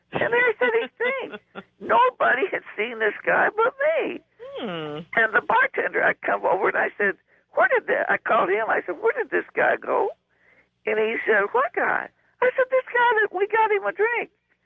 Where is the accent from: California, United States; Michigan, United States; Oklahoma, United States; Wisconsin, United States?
Michigan, United States; Back in 1964, I'm from Michigan, or I used to live in Benton Harbor, Michigan, and I had went back there for a visit.